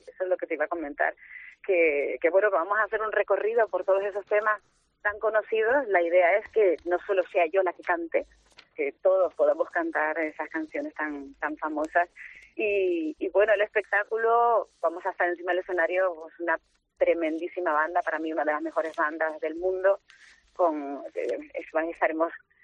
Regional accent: Canary Islands, Spain; accent: Canarian; Sí, soy de Gran Canaria, sí.

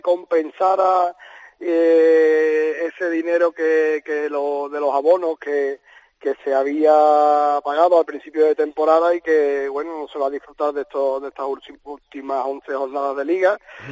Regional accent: Seville, Andalusia, Spain; Buena, yo soy de Sevilla, pero bueno.

